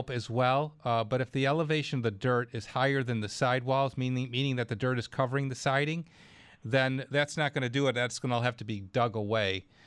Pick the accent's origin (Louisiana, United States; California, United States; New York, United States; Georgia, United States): New York, United States; Clarence; it's my hometown, Clarence, New York.